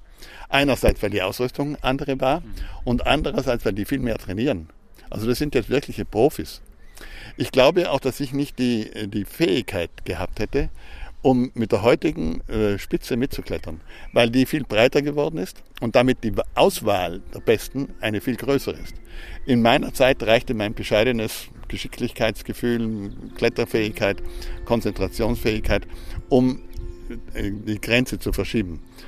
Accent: Villnöß, Trentino-Alto Adige, Italy; in Südtirol, kommen aus dem Vilnöstal, wo ich herkomme.

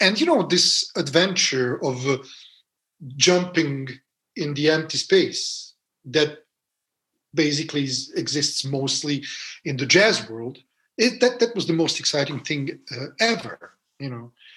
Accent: Belgrade, Serbia; growing up in Serbia, in Belgrade, in Yugoslavia.

